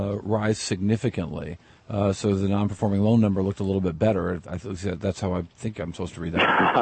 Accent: Fairport, New York, United States; Anton and I got together, Oliver, in my hometown of Fairport, New York, a few months ago

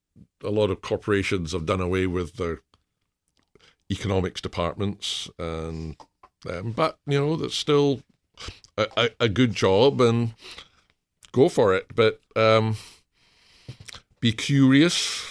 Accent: Glasgow, Scotland, United Kingdom; Well, that's where I'm from originally. I was born in Glasgow, yeah.

